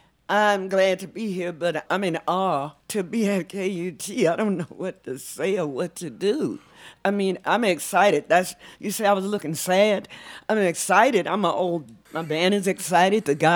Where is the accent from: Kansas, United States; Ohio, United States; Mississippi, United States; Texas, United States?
Mississippi, United States; Jackson; born there; also born or lived in Louisiana; I was born in Jackson, Mississippi, and I came to AMET.